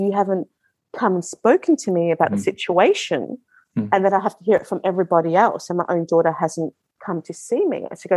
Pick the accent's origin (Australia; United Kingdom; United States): Australia; born there; No, I was born in Australia.